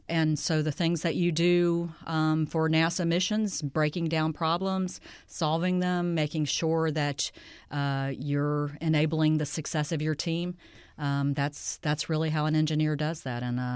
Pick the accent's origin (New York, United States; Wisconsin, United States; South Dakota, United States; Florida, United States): Florida, United States; I was able to get into the University of Florida, which was my hometown.